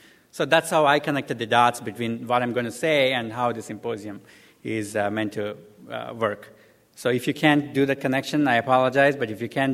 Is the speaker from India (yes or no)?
yes; India; And I come from India, which means that you have to go down 50 years back from a U.S. standpoint.